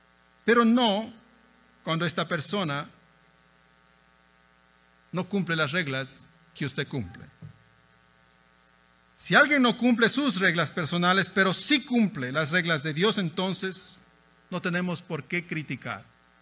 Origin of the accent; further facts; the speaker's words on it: Ecuador; Mi hogar es un hogar mezclado totalmente. Mi esposa es gringa, yo soy ecuatoriano.